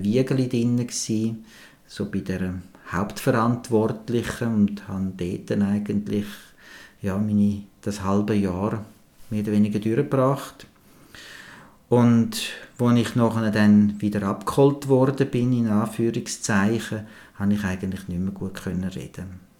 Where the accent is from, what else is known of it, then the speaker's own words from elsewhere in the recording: Zurich, Switzerland; Also, aufgewachsen bin ich in Zürich. Ich hatte eigentlich eine sehr schöne Kindheit, muss ich sagen. Also, ich bin behütet aufgewachsen, an einem schönen Örtchen, am Friesenberg.